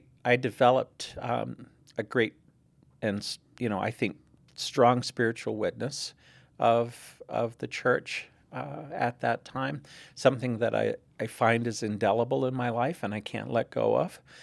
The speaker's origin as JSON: {"language": "English", "region": "Massachusetts", "country": "United States", "tie": "born or raised there", "said": "I grew up in Massachusetts, in rural Massachusetts, in the 60s and 70s"}